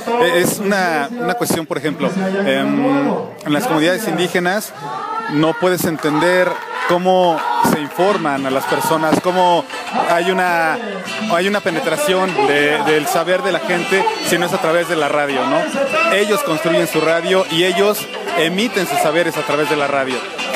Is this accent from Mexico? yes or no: yes; Tecámac, State of Mexico, Mexico; vengo desde Tecámac.